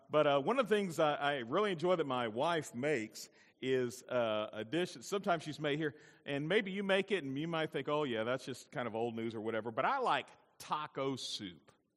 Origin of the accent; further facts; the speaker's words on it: Alabama, United States; Honey, hush. I'm from Alabama, you know.